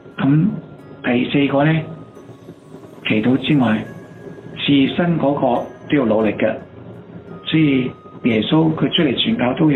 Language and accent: Cantonese; China; 咁我哋中國人成日有一句話噶啦